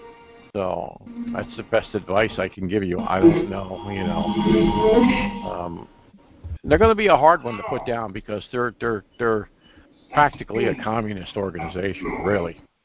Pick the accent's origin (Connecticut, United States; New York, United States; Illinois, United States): New York, United States; Okay, Walt from New York. What's up? My home state.